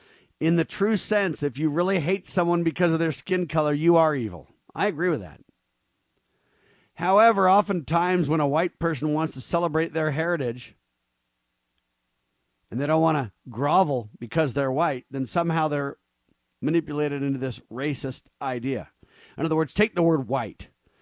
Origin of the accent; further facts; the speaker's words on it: California, United States; born there; now in Utah, United States; I'm actually a man of dual heritage. I was born in California, adopted by members of the Church of Jesus Christ of Latter-day Saints, Mormons, and I've grown up Now I live in Utah